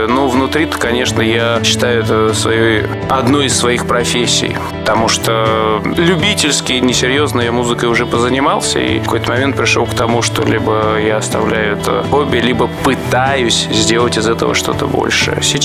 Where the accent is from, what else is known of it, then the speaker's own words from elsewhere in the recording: Almaty, Kazakhstan; Я сам из Алматы